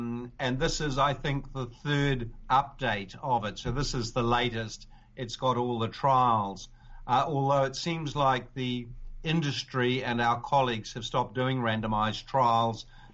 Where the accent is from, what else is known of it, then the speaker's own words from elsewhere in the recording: New Zealand; although I'm from New Zealand originally